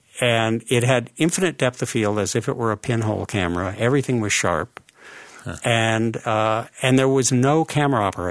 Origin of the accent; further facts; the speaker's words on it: Los Angeles, California, United States; Yeah, I grew up in the Valley. Mm. I'm a Valley kid.